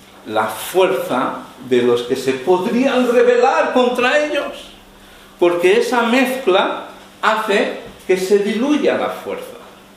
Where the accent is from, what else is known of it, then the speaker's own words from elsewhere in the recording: Barcelona, Catalonia, Spain; born there; yo nací en Barcelona, pero yo no soy catalán.